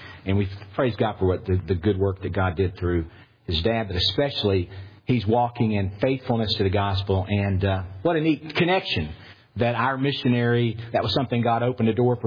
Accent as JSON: {"language": "English", "country": "United States", "said": "I preach in English, of course, because that's the only language I know. After all, I'm an American. We just know one language."}